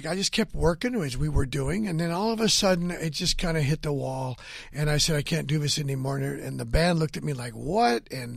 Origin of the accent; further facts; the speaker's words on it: Hanford, California, United States; I went back to my hometown of Hanford, California, and I just hung out in that town and, you know, with old friends and drove up down Main Street and saw my old house where I was raised